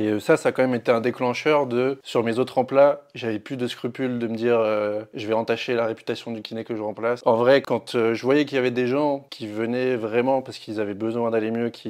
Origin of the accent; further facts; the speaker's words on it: Grand Est, France; moi, je viens du Nord-Est, donc j'ai travaillé pas mal dans le Nord-Est, pas mal dans le Sud-Ouest, Bordeaux.